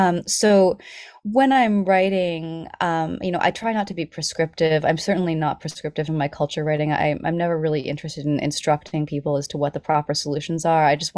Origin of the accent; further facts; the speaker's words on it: New York, United States; I was home for Christmas, visiting my parents in my hometown on the Hudson River.